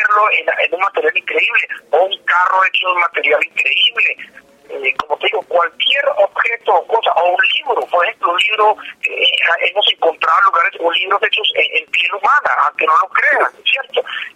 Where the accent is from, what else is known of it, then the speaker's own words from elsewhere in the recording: Colombia; now in United States; Yo nací en los Estados Unidos, vivo hace muchos años en los Estados Unidos, pero viví mi infancia o mi juventud en Colombia